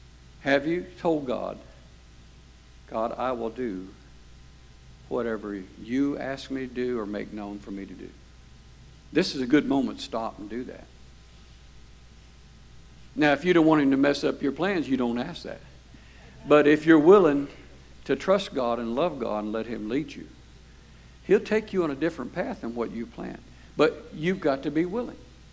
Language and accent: English; Daytona, Florida, United States; now in Lake County, United States; We're not from Lake County. We're from Daytona. And as a child, I don't think I ever came to Lake County.